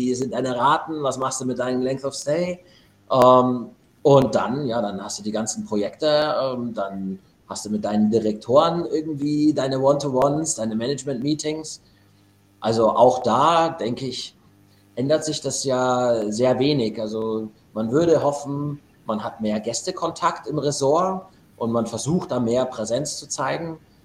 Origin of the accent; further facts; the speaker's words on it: Munich, Bavaria, Germany; Und ich komme ursprünglich auch aus München.